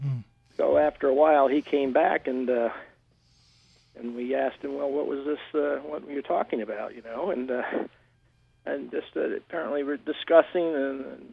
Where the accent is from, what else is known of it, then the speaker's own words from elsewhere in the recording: Rhinebeck, New York, United States; I'm from Rhinebeck.